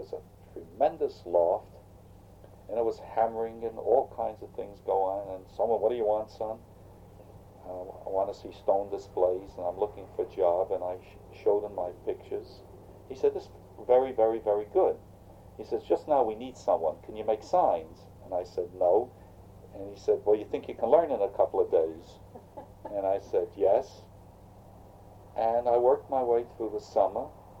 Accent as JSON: {"language": "English", "town": "New York City", "region": "New York", "country": "United States", "tie": "born or raised there", "moved": "as an adult", "lives_now": "Washington, United States", "said": "And I was born in New York City and lived in New York until I guess I was 20 when I came to Washington."}